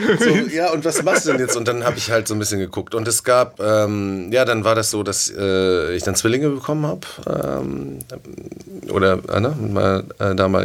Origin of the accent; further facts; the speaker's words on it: Sylt, Schleswig-Holstein, Germany; now in Hamburg, Germany; ich bin nach Hamburg gekommen, ich bin auf Sylt aufgewachsen und bin nach Hamburg gekommen